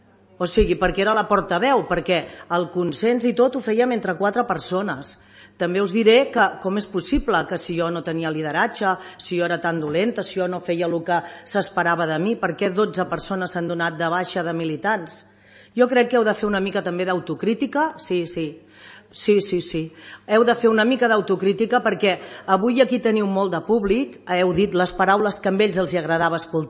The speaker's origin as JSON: {"language": "Catalan", "town": "Piera", "region": "Catalonia", "country": "Spain", "tie": "born or raised there", "said": "Jo sóc de Quipera de tota la vida"}